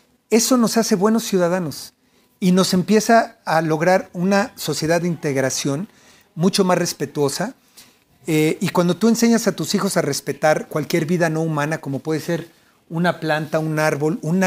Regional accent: Mexico; México es enorme y es bello. Y lo que lo hace bello somos nosotros los mexicanos.

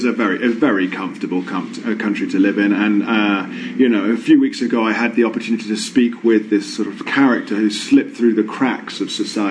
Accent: England, United Kingdom; Me being English and him being Irish

